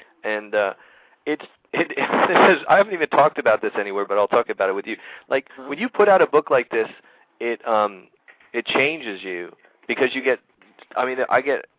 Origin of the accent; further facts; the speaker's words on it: California, United States; Yeah, my home state. I apologize for that.